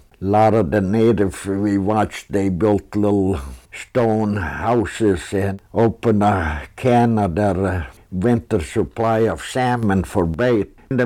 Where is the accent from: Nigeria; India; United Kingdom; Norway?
Norway; now in United States; I was born in Norway and grew up on a little farm there. My early years was during the Second World War